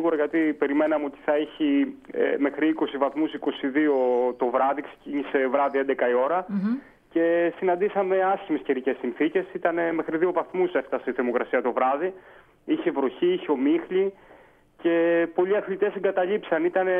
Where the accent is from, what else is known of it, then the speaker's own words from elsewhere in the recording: Agrinio, West Greece, Greece; also born or lived in Athens; είχαμε πάρει μετάθεση από Αθήνα για να μαζέψουμε μόρια κάποια στιγμή να έρθουμε στον τόπο μου εδώ στο Αγρίνιο.